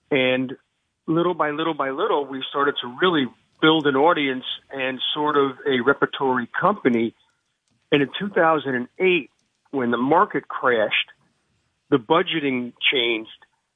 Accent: Washingtonville, New York, United States; At that point, I had moved back to Orange County. I'm originally from the Washingtonville area

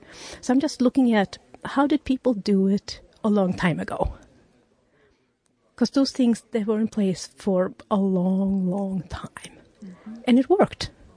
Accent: Sweden; English is a second language; now in United States; I'm from Sweden. And yeah, then moved to the U.S. and I met my husband

